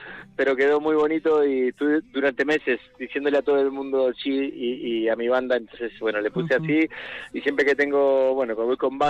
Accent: Region of Murcia, Spain; cuando empecé tocando música, tocaba tus canciones por garitos de Murcia y por allá por mi tierra.

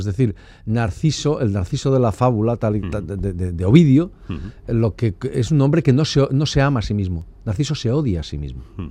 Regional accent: Spain; sobre lo que somos los españoles en particular también.

